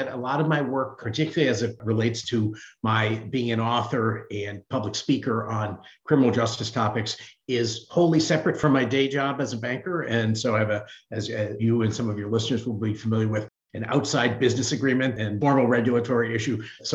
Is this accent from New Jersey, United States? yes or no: no; Hartford, Connecticut, United States; I was raised in Hartford, Connecticut, which you may know is a very poor city. I was raised within the city limits, but a nice street in a tough city.